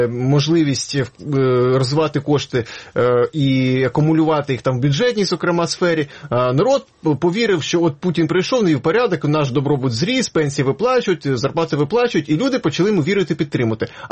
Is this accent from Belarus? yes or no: no; Krasnodar Krai, Russia; Я сам з Кубані і був до війни практично кожен рік в Краснодарському краї Росії.